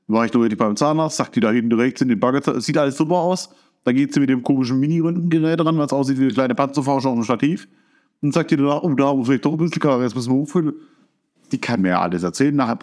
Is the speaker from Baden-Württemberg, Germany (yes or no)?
yes; Baden-Württemberg, Germany; Weil ich bin Schwabe.